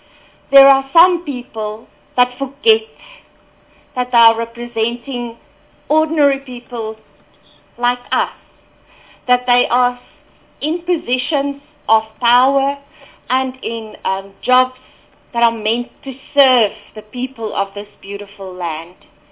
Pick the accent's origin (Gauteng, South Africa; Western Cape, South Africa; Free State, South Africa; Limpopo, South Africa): Limpopo, South Africa; Lephalale; I am from Lepalale in Limpopo, and I represent various women's groups